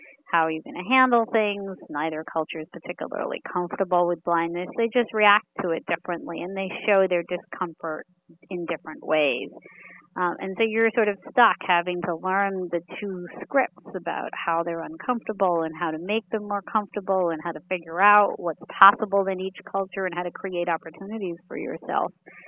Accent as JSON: {"language": "English", "country": "United States", "tie": "born or raised there", "said": "I was navigating being in a Sikh household. I was navigating growing up in America, and I was navigating being blind."}